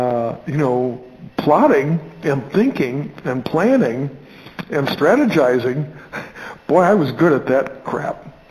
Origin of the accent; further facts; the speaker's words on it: Florida, United States; and you know, we're from Florida. They had never seen snow before.